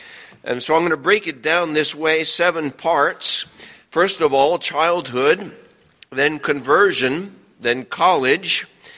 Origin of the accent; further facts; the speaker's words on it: New Orleans, Louisiana, United States; now in New Jersey, United States; My home background, I was born in New Orleans, Louisiana. Maybe y'all can't tell from my accent, but I'm not native to here in New Jersey. I had to adjust myself to speaking like y'all